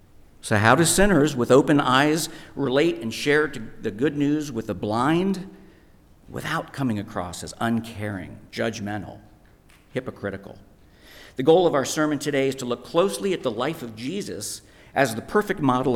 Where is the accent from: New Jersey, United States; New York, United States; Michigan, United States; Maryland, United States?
Maryland, United States; New Carrollton; It was LaSalle College. I grew up in New Carrollton. They put us on a bus, shipped us into Washington, D.C. I was scared to death.